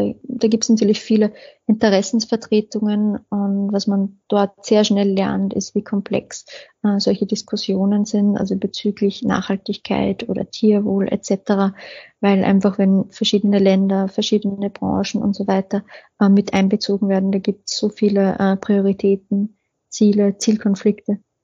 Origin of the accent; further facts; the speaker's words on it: Austria; also born or lived in Denmark; Ich komme aus Österreich, das hören manche vielleicht schon. Bin 35 Jahre alt und dieses Jahr wieder nach Österreich gezogen. Tatsächlich war ich 13 Jahre im Ausland.